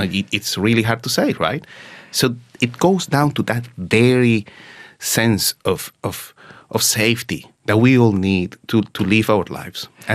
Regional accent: Maracaibo, Zulia, Venezuela; my hometown, for example, Maracaibo, second largest city in the country

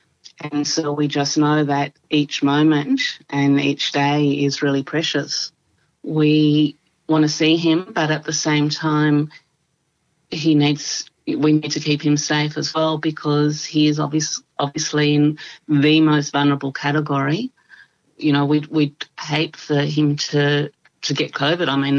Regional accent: Canberra, Australian Capital Territory, Australia; I'm from Canberra.

